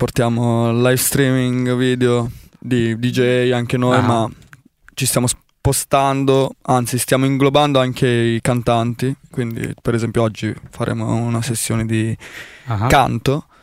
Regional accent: Sri Lanka; io sono originario dello Sri Lanka, i miei genitori si sono trasferiti qua molto tempo fa, quindi da circa nell'89-90

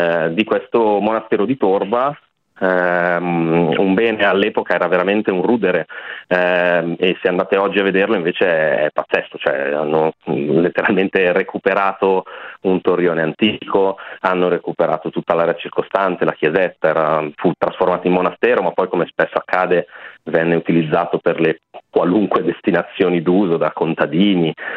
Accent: Varese, Lombardy, Italy; perché io sono di Varese.

